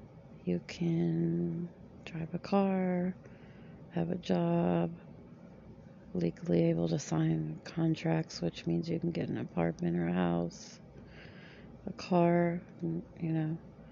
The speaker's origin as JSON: {"language": "English", "region": "Texas", "country": "United States", "said": "I am from Texas in the United States."}